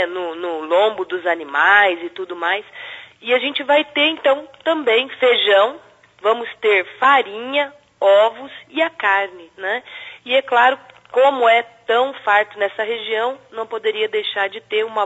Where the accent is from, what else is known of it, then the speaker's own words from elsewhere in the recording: Minas Gerais, Brazil; Como um bom mineiro, né, o feijão tem que ser um feijão perfumado, um feijão gostoso.